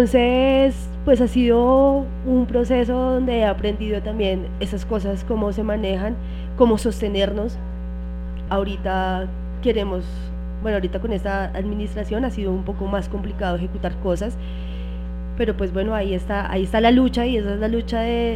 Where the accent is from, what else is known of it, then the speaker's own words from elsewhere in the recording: Bogotá, Colombia; excepto yo, soy de Ingativá, entonces soy como la infiltrada ya en la localidad